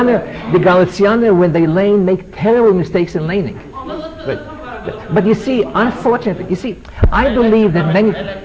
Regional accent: Israel; English is a second language; now in United States; when I came to the States from Eretz Yisrael, this is a long time ago, I give this as an example, but it points something. What time is it? I didn't know English.

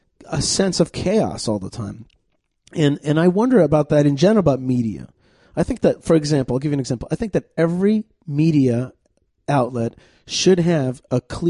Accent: New York, United States; being a New Yorker, reading it in the suburbs

